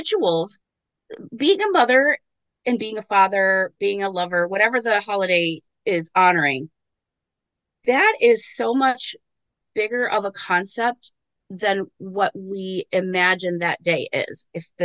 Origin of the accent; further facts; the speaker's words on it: United States; So I celebrate Mother's Day because I'm American. I'm here.